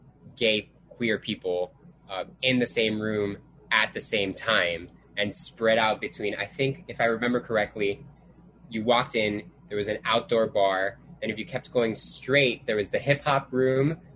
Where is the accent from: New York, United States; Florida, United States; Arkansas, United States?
Florida, United States; Miami; I had been to other clubs growing up in Miami because, I mean, it is Miami.